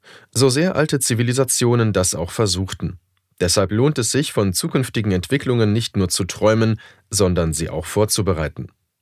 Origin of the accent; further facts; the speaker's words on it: Israel; moved away as an adult; now in Europe; Ich bin ein Israeli nicht nur im formalen und rechtlichen Sinne und nicht nur, weil ich ein Jude bin, der 55 Jahre lang in Israel gelebt hat, sondern weil Israel meine Heimat ist. Ich trage seine Sprache und Kultur mit mir